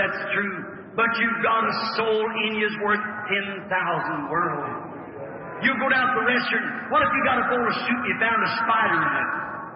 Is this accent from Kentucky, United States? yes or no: yes; Kentucky, United States; You know, I was raised in Kentucky, as I told you.